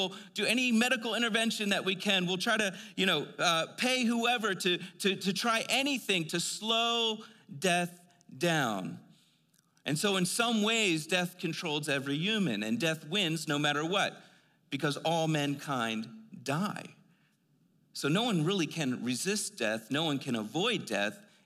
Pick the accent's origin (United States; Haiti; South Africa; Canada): United States; Philadelphia, Pennsylvania; And where I grew up Northeast America in Philly, that Philadelphia had been around before our nation was formed.